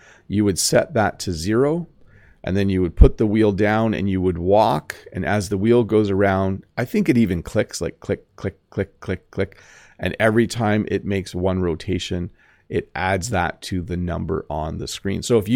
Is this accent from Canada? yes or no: yes; Canada; I am Canadian.